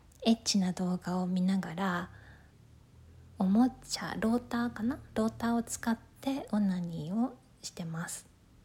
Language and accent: Japanese; Tokyo, Japan; 出身地は東京です。東京はとても人が多いので、どこに行っても混んでて少し嫌です。